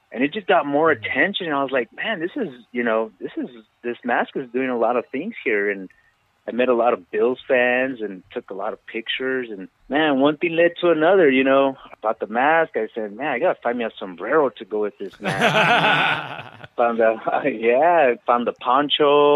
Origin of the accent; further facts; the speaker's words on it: El Paso, Texas, United States; I'm originally from El Paso, Texas, and that El Paso is in Texas, and it is in the United States of America, so I am American.